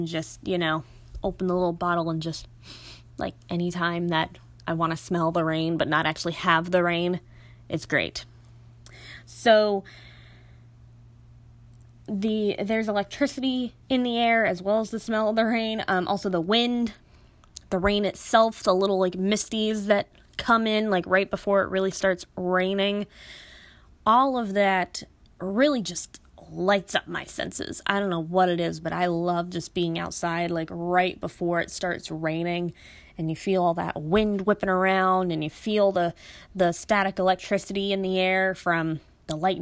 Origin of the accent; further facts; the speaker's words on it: Florida, United States; if you grew up in Florida, if you were born and raised in Florida, or if you grew up in Florida like me, you know what I'm talking about.